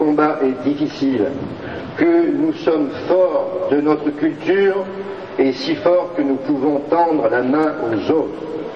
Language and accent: French; Provence-Alpes-Côte d'Azur, France; nous disons que nous sommes français et que nous parlons le français, que nous sommes provençaux et que nous parlons le provençal.